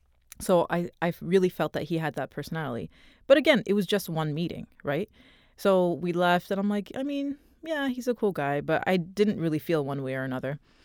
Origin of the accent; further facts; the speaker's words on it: Toronto, Ontario, Canada; we grew up in Toronto. You know, I was born in Toronto, grew up in Toronto. We went to Islamic school growing up.